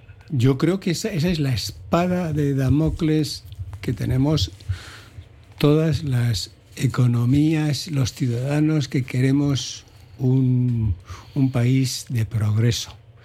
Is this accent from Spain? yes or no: yes; Ondarroa, Basque Country, Spain; born there; El pueblo menos turístico de la Costa Vasca es Ondarroa, de donde soy nacido y con mucho orgullo.